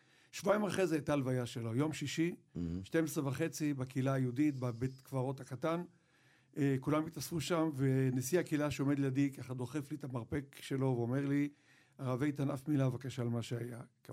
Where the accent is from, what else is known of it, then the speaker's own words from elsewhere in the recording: Mexico; זורמת לי בדם הספרדית הזאת, כן, גדלתי במקסיקו. אז בעצם חזרתי למקסיקו, והייתי שם 4 שנים